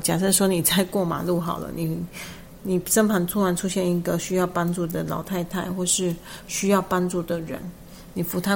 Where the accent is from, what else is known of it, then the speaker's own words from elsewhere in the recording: Taiwan; 因为身为台湾人而骄傲的感受